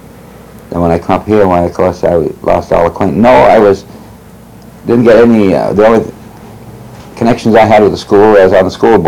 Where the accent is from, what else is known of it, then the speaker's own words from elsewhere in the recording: Boston, Massachusetts, United States; All my schooling was done in Boston, so